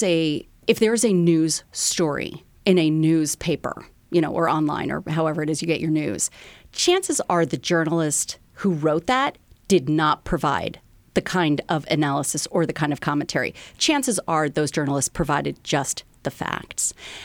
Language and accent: English; Washington, District of Columbia, United States; I'm from DC originally, so it's my hometown newspaper.